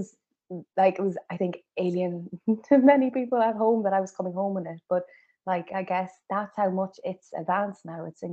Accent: Cardiff, Wales, United Kingdom; born there; So I guess if I go back to the very beginning, I was born in Cardiff

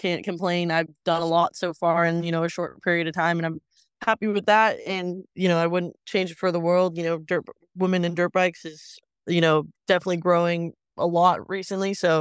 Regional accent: Redwood City, California, United States; I'm 20 years old. I'm from Redwood City, California, NorCal.

